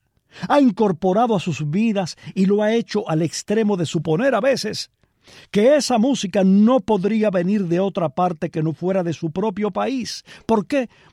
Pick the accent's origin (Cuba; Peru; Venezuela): Cuba; yo crecí escuchándolas en Cuba y fuera de Cuba